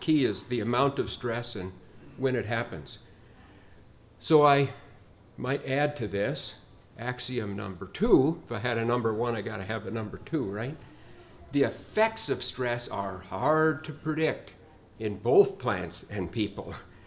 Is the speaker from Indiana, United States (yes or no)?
no; Utah, United States; So you have to wonder why a guy, I'm from Utah State University, why a guy from Utah is out here talking about cotton.